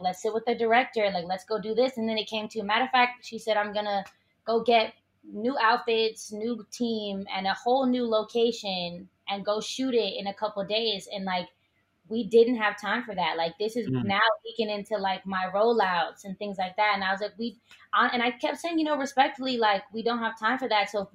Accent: Oakland, California, United States; This is the girl for me growing up in Oakland.

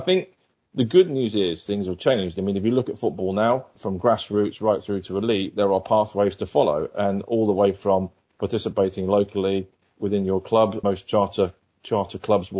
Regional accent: Wigan, North West England, United Kingdom; So when I was growing up in Wigan in the northwest of England

